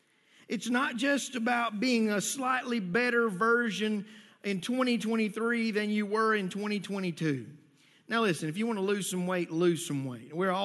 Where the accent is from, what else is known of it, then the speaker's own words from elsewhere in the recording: Texas, United States; Now listen, we're from Texas, and we know about wildflowers.